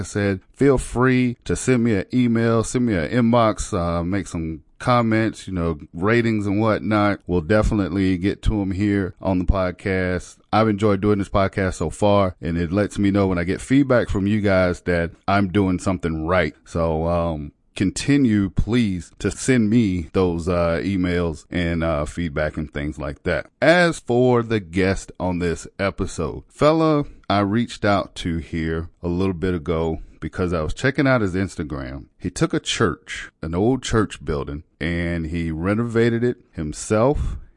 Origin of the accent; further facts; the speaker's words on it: South Carolina, United States; I'm from South Carolina.